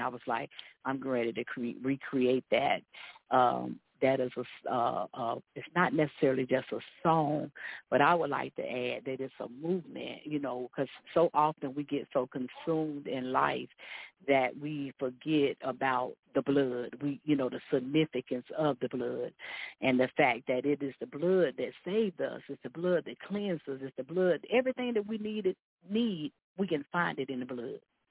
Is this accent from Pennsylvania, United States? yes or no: no; Atlanta, Georgia, United States; now in Cincinnati, United States; Yes, we're from Cincinnati, Ohio. I am originally from Atlanta, Georgia.